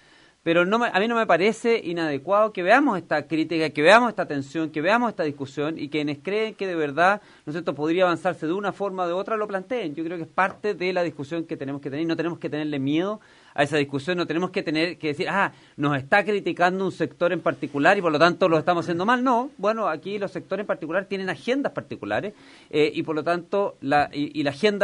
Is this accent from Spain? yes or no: no; Chile; todos como chilenos estamos más entusiasmados respecto de lo que puede ser este país a futuro